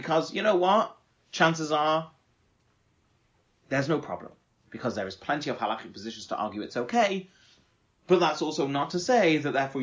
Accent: Manchester, North West England, United Kingdom; I come from Manchester, which is fond of its chumrat.

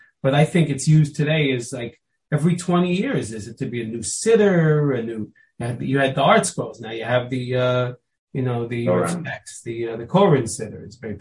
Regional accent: New York City, New York, United States; it's a very, very, very commonly used Chumash when I was growing up in the Bronx.

